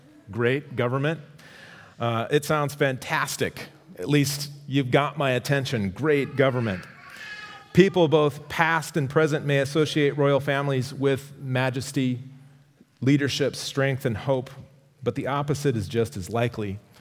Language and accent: English; United States; Well, for a person like me, born and raised in the United States, it's tough to relate to the whole idea of royalty